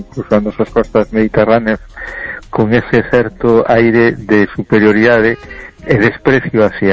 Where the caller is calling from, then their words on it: A Coruña, Galicia, Spain; de Coruña